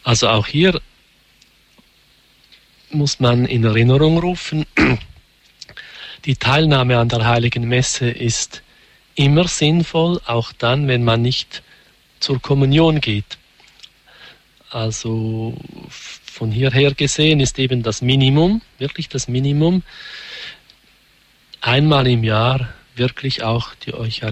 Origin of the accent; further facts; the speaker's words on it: Switzerland; Zum Beispiel bei uns in der Schweiz ist das Freitagsgebot so modifiziert